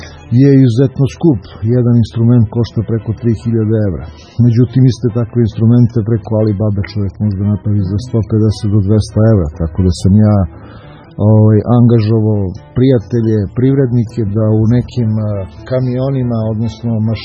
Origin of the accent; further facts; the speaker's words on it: Kragujevac, Šumadija, Serbia; also born or lived in Belgrade; Rođen sam u Beogradu, ali sam ceo život proveo ovde u Kragujevcu